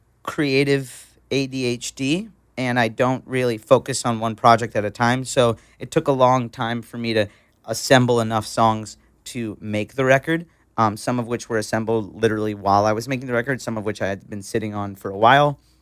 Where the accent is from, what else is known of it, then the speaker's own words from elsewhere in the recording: Florida, United States; also born or lived in New York; You know, I grew up in South Florida. I lived in New York for a little bit. And it wasn't until I moved out here to the great state of California